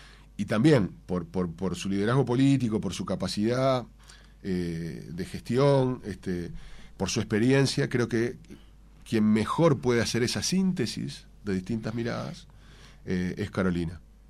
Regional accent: Uruguay; muy tranquilo como uruguayo

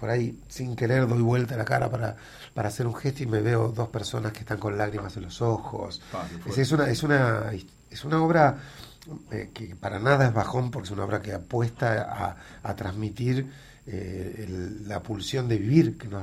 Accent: Argentina; los argentinos somos hinchas de Uruguay. O sea, cuando Uruguay juega con cualquiera, siempre hinchamos por Uruguay.

